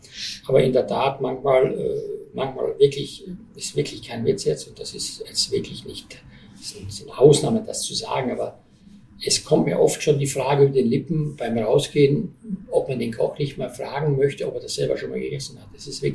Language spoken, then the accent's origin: German; Styria, Austria; Leute, ich komme aus der Oststeiermark.